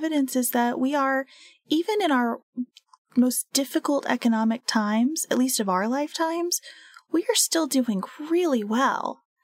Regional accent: United States; Like part of the luxury of being an American is that we just expect everything to go fine, and we really expect it to go according to our plans and our schedule.

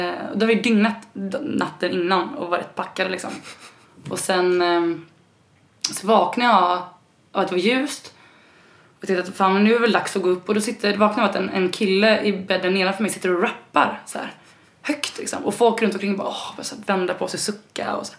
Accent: Kungsbacka, Halland County, Sweden; jag växte upp i Kungsbacka, som är en liten stad utanför Göteborg. Där alla mina polare hette Johansson och Eriksson. Och jag och min bror var väl nästan de enda mörka i kommunen, i skolorna typ.

